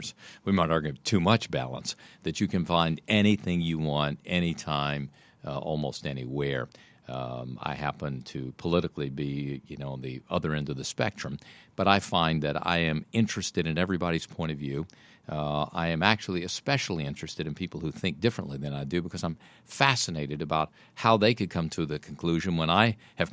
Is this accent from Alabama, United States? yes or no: no; Mississippi, United States; born or raised there